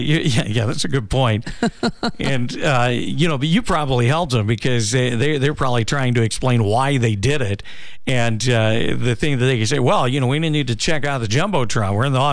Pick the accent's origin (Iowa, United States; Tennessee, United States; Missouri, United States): Missouri, United States; Kansas City; And, you know, I'm from Kansas City.